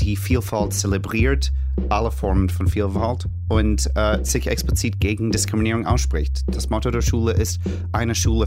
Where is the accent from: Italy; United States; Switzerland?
United States; the South; German is a second language; Ich komme aus den Südstaaten der Vereinigten Staaten.